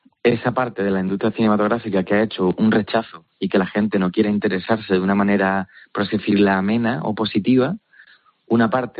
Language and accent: Spanish; Málaga, Andalusia, Spain; yo que soy de Málaga, pues en la gastronomía andaluza es un plato muy típico